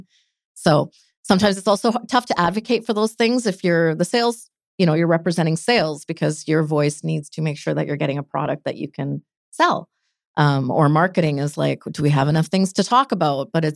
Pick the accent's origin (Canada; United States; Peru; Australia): Canada; North Delta, British Columbia; also born or lived in Calgary, Canada; I'm born and raised in Vancouver, North Delta. What's up, North Delta? Shout out. Very proud to have been born and raised in North Delta.